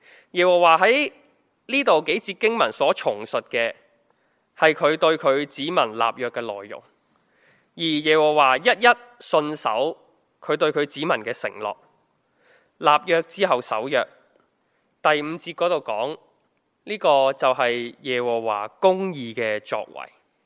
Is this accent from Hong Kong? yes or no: yes; Hong Kong; 我们是生活在香港的人，生活在这个地方